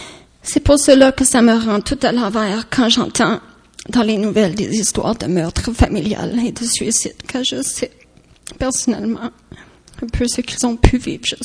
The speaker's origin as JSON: {"language": "French", "town": "Montreal", "region": "Quebec", "country": "Canada", "tie": "born there", "second_language": "French", "said": "Je suis née à Montréal. Mes parents venaient de l'Estonie. C'est un petit pays près de la Scandinavie et qui, pendant la guerre, avait été annexé par la Russie. Nous parlions l'estonien et l'anglais à la maison."}